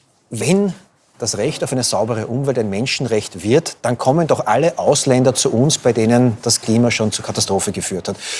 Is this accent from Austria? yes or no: yes; Austria; Habe ich als Österreicher, hast du als Österreicherin auch etwas von einer Erweiterung des Grundrechtskatalogs?